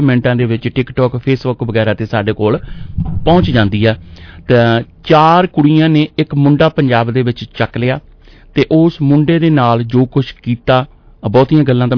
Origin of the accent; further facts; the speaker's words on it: Randhawa Masandan, Punjab, India; ਤੇ ਅੱਜ ਸ਼ਾਮ ਨੂੰ ਜੀ ਸਾਡੇ ਆਪਣੇ ਪਿੰਡ ਰੰਧਾਵਾ ਮਸੰਦਾਂ ਦੀ ਜਿਹੜੀ ਜੀ ਈਅਰਲੀ ਇੱਕ ਪ੍ਰੋਗਰਾਮ ਜਿਹੜਾ ਜੀ ਸਾਡੇ ਪਿੰਡ ਵਾਲੇ ਸਾਰੇ ਭੈਣ ਭਰਾਵਾਂ ਵੱਲੋਂ ਉਲੀਕਿਆ ਜਾਂਦਾ